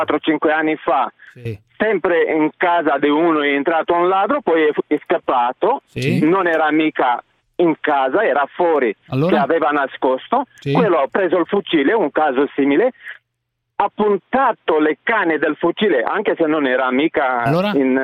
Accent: Romania; Sono romeno.

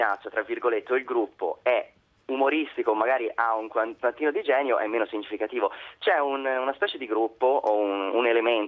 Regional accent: Tuscany, Italy; forse perché io sono toscano, quindi in Toscana girando, magari anche in Emilia

